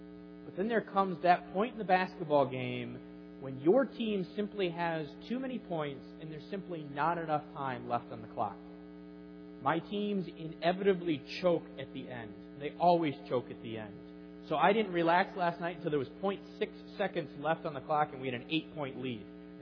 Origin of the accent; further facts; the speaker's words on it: Wisconsin, United States; We were watching the Wisconsin Badgers game, since we're from Wisconsin.